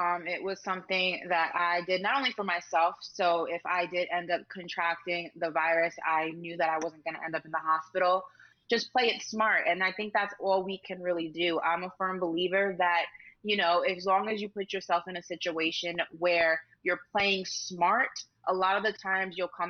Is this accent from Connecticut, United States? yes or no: no; New York, United States; Like in my home state of New York, you need to show your vaccination status to enter any facility.